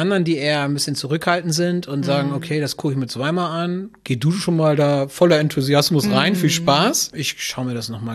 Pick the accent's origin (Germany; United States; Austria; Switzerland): Germany; Wir kommen ja aus Deutschland.